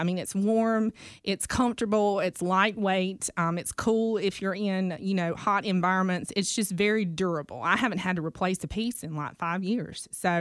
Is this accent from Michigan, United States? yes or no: no; Centenary, South Carolina, United States; also born or lived in Iva; But I didn't grow up in Iva. I grew up in Centenary, South Carolina, which is in Marion County.